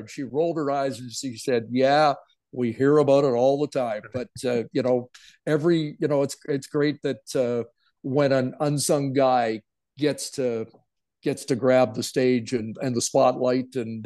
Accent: Toronto, Ontario, Canada; because I grew up in Toronto

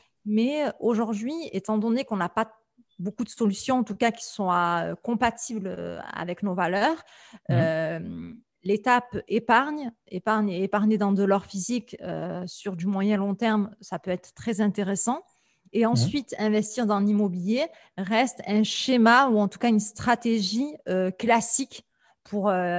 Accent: France; je pense que c'est notre mentalité en tant que Français avant tout.

